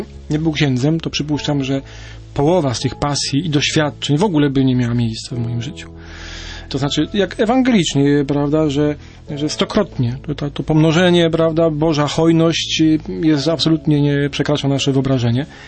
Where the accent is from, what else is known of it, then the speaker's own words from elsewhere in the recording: southern Poland, Poland; born there; chociaż urodziłem się na południu Polski